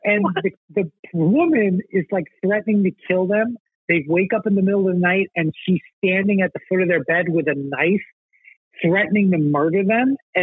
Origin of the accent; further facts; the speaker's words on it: East Coast, United States; growing up in the East Coast, I didn't know much about it.